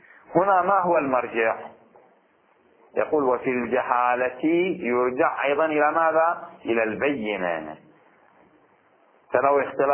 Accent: Bahrain; الخبز عندنا في البحرين يباع ب20 فلس

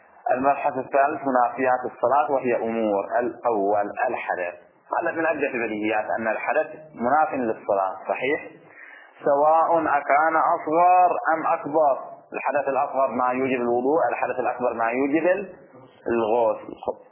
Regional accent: Bahrain; ما المشهور جدا عندنا في البحرين وربما عندكم أيضا في مناطقكم

